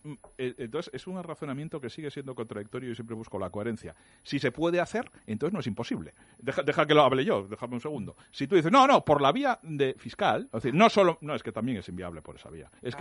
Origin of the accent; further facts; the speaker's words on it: Catalonia, Spain; Vete también a Hospitalet, que está aquí al lado de mi pueblo, en Barcelona